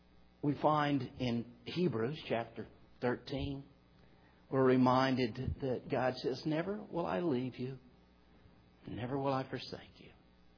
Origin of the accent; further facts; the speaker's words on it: Arkansas, United States; When I was young, growing up in South Arkansas, I was the youngest, three older sisters, that was tough.